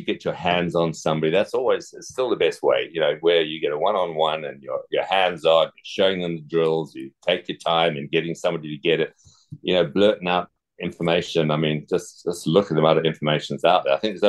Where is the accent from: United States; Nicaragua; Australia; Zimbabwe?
Zimbabwe; also born or lived in England; I was born in England, but I grew up in Southern Africa and Zimbabwe or Rhodesia as it was then.